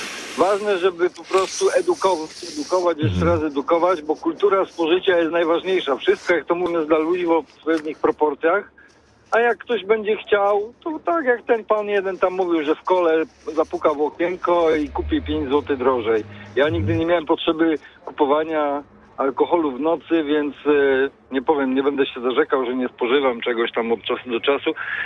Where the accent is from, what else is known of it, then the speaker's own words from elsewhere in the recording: Ostrów Wielkopolski, Greater Poland Voivodeship, Poland; jestem akurat z Ostrowa Wielkopolskiego